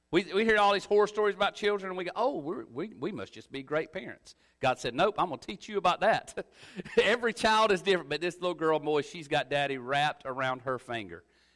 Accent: Homerville, Georgia, United States; I'm from Georgia originally, Homerville, Georgia. It's about an hour from Tifton.

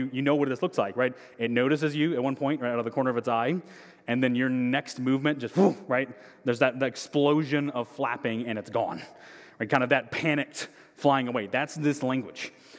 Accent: Illinois, United States; It's got Oklahoma and Kansas, the places you would associate, but in Illinois, tornadoes have become increasingly common. And that was a normal experience where I was from.

